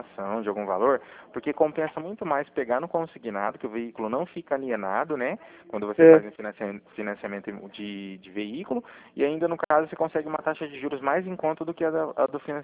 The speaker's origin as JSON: {"language": "Portuguese", "town": "Cornélio Procópio", "region": "Paraná", "country": "Brazil", "said": "Eu sou de Cornélio Procópio, do Paraná"}